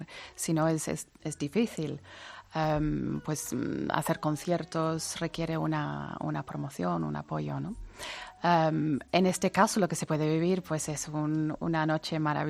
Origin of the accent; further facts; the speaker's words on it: North West England, United Kingdom; Yo nací en Inglaterra, en el noroeste. Y bueno, me crié allí, me eduqué allí y luego, bueno, mi padre es español.